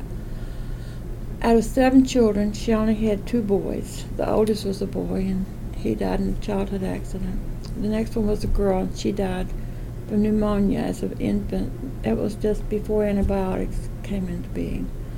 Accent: Evarts, Kentucky, United States; I was born and brought up in Harlan County, Kentucky, Everts to be precise.

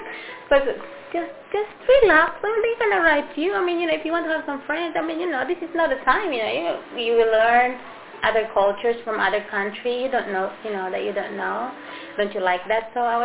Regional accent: Luzon, Philippines; now in United States; The Philippines were divided into three big parts, the Luzon, Visayas, and Mindanao, and I came from Luzon.

